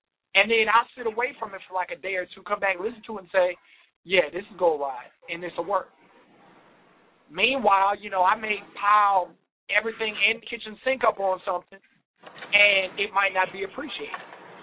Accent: Virginia, United States; I'm from Virginia, okay?

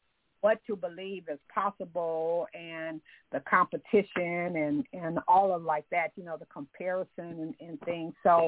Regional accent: California, United States; so like I'm from California, and there's a Koreatown

